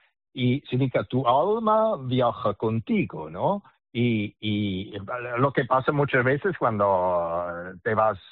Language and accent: Spanish; Switzerland; now in Barcelona, Spain; yo llevo viviendo 35 años ya en Barcelona, por lo tanto ya me siento mucho más español que suizo